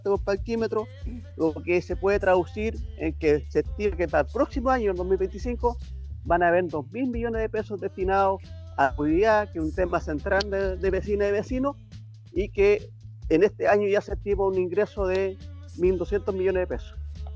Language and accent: Spanish; Valparaíso, Chile; Soy un porteño nacido en el Pirán de Fulme